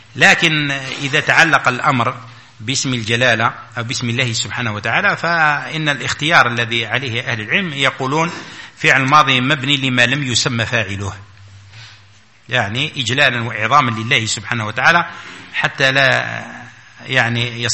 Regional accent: Algeria; مثلا احنا عندنا في الجزائر المشرق هو جهة القبلة

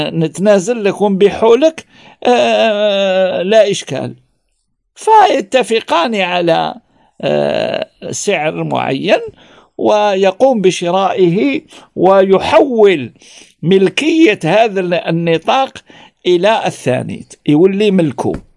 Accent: Algeria; وهذا خاصة في الغرب، في الغرب الجزائري عندنا يا حوجي.

